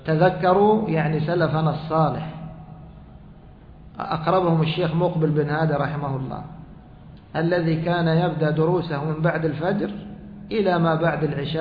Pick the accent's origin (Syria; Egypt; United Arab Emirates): Egypt; ربما عندنا في مصر لا، كيف رأس الخروف؟